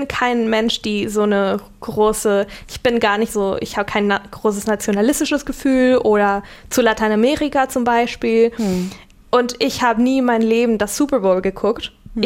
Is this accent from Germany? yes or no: no; Chile; German is a second language; Nicht weil wegen, naja, ich komme ja aus Chile.